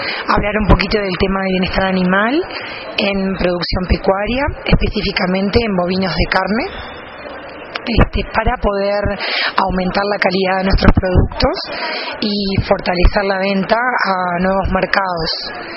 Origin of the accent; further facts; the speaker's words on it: Uruguay; vengo de Uruguay